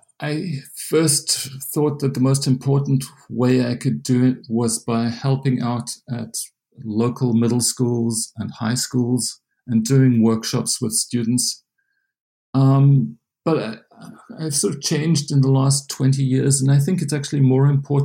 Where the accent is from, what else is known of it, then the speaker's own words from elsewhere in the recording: South Africa; now in United States; I come from South Africa, and I've always been in South Africa exposed to discrimination